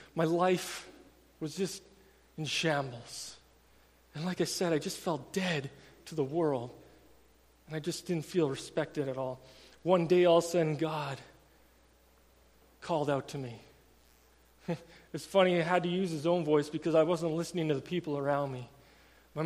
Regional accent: Vauxhall, Alberta, Canada; also born or lived in Taber; I was born in Tabor, like corn country, hey? Yeah, good times. And I spent my first 6 years in a place called Vauxhall.

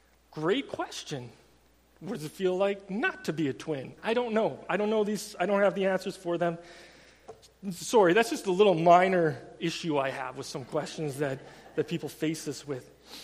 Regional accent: Vauxhall, Alberta, Canada; also born or lived in Taber; I was born in Tabor, like corn country, hey? Yeah, good times. And I spent my first 6 years in a place called Vauxhall.

